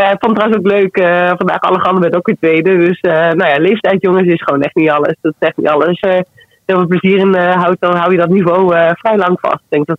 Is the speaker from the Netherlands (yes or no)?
yes; Netherlands; En daar kijken wij iets anders tegenaan als Nederlanders.